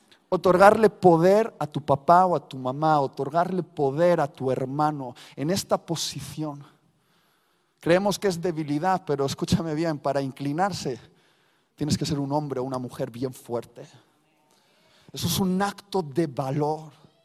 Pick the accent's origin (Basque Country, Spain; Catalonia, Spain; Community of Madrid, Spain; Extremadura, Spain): Basque Country, Spain; las peleas entre mi mujer y yo son normales porque somos vascos. Y los vascos discutimos